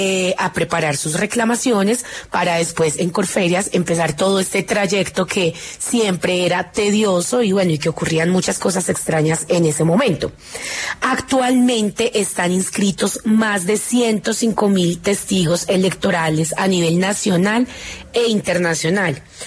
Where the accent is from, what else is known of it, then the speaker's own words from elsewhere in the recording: Colombia; la verdadera final que nos jugamos como colombianos